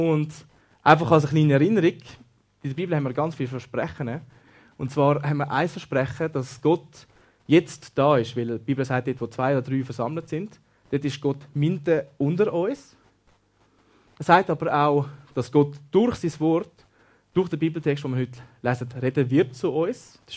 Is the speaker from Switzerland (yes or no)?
yes; Grüt, Zurich, Switzerland; now in Germany; Ich komme ursprünglich aus dem Grütte, das ist ja gerade bei Wetzikon in der Nähe. Mein Grossi ist aus Bossiken, das ist gerade da hinten bei Hiwil. Und mein Grosspapa ist aus Wetzikon. Und aktuell wohne ich aber in Deutschland